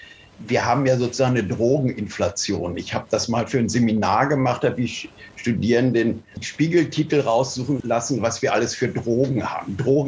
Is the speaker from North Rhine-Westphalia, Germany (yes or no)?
no; Berlin, Germany; Ich muss mich als Berliner gegen verwehren, dass ich komme ja nun nicht aus einer Weingegend.